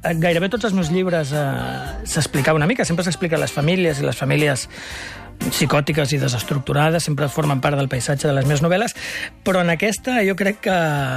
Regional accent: Sant Boi de Llobregat, Catalonia, Spain; Vaig recordar totes les olors de la meva infància, l'olor com escaiola mullada que feien els carrers del meu poble quan jo era petit

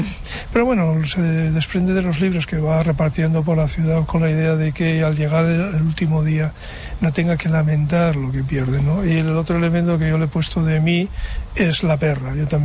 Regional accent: Basque Country, Spain; born there; mi tierra vasca donde nací

